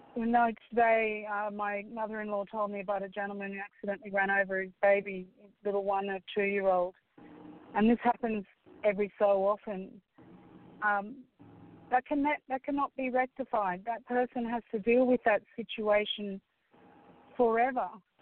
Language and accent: English; Scotland, United Kingdom; As a Scot, that is something that we learned as Scots a long time ago, because we were persecuted by the English for so many centuries.